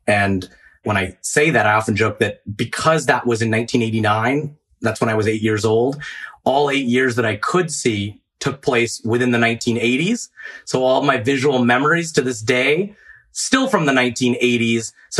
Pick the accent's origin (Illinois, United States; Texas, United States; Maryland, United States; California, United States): Maryland, United States; Baltimore; born there; A year later, I was born in the Baltimore area.